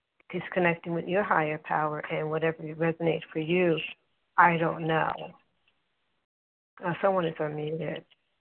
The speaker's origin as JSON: {"language": "English", "region": "New Jersey", "country": "United States", "said": "And I am from New Jersey."}